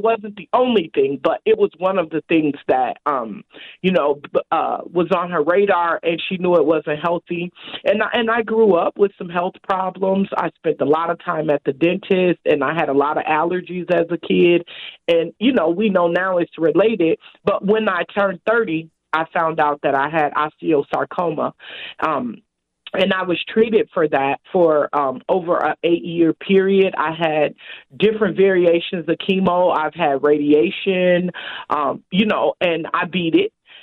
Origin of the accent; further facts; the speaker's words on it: Chicago, Illinois, United States; But I grew up in Chicago in what later became the toxic donut. I grew up in some housing projects that were surrounded by a lot of toxic places, you know, landfills, lots of machinery companies.